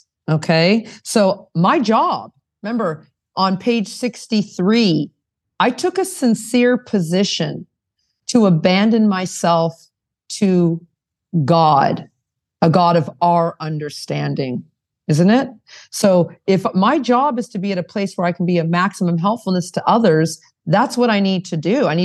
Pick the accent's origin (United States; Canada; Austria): Canada; Toronto, Ontario; I'm in Luxembourg right now. If anybody doesn't know, Google where that is. I'm from Toronto, Canada